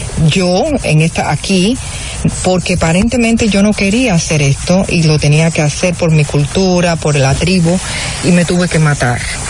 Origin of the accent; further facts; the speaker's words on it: Cuba; now in Miami, United States; de Cuba, vivo en Miami